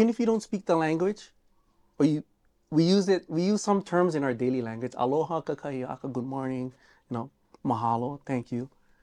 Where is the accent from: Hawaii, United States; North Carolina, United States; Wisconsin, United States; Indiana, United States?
Hawaii, United States; way we practice our culture, our oral language, teaching our children, our keiki, about our culture, about being Hawaiian, it is challenging. Because we're part of America.